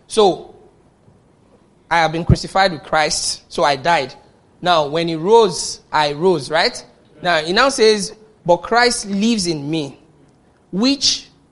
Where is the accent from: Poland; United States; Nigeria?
Nigeria; So when I look at myself, you know, being a Nigerian in this country, it's not me trying to live.